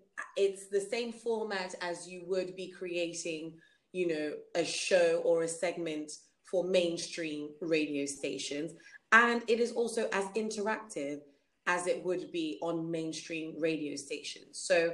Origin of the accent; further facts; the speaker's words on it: United Kingdom; happy with my education and my background as a British Nigerian.